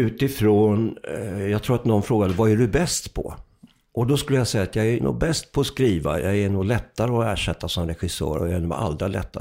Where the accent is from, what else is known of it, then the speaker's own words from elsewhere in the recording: Täby, Stockholm County, Sweden; also born or lived in Upplands Väsby; vi flyttade från Upplands Väsby till Täby när jag var 8 år gammal och att jag blev ganska mobbad